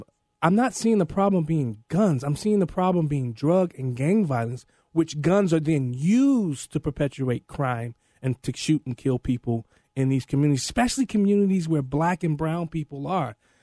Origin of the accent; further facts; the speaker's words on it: Chicago, Illinois, United States; I come from Chicago, Cabrini Green Housing Projects, that don't like guns.